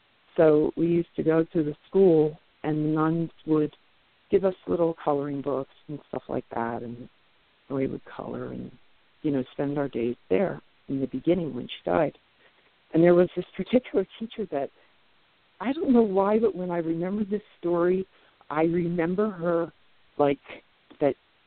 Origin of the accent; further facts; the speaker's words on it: Pennsylvania, United States; born there; I was born in Pennsylvania, and I was born to two college-educated people.